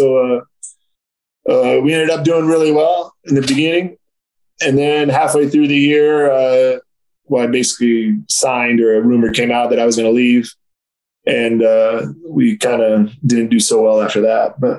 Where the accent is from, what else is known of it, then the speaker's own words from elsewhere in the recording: United States; And obviously, he's French. I'm American.